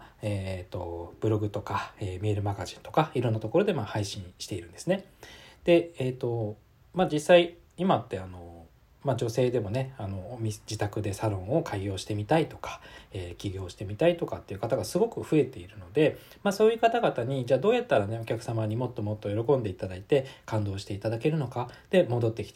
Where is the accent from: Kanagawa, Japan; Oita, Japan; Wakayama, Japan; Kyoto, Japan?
Kanagawa, Japan; born there; also born or lived in Tokyo; 私は今千葉県に住んでおります。で、以前は神奈川県で生まれて東京都にも住んでいたこともあって、今千葉っていう感じですね。43歳の男です。